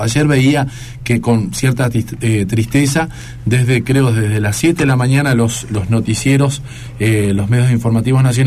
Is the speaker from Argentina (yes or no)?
yes; Argentina; surgen estas cosas que duelen como argentino que ocurran